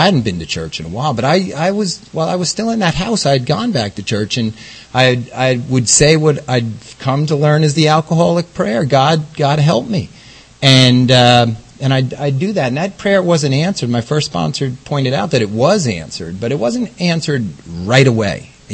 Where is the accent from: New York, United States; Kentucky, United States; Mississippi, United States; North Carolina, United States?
New York, United States; You know, my experience, I grew up in New York, a big Irish Catholic Italian family. I have 5 sisters and 2 brothers.